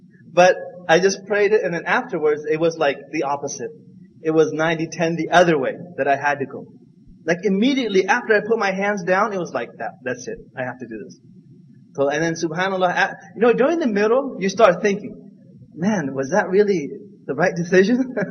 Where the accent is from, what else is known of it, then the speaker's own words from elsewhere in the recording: United States; And you know, growing up in America, and you're gonna go to Cambodia.